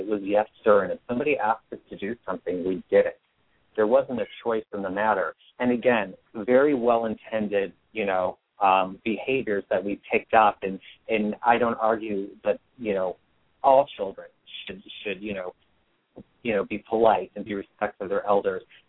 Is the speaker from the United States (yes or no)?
yes; Midwest, United States; And my particular case, I grew up, like you, I grew up in the Midwest.